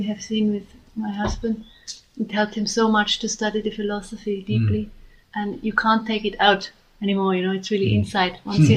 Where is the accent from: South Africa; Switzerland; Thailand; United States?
Switzerland; I'm from Switzerland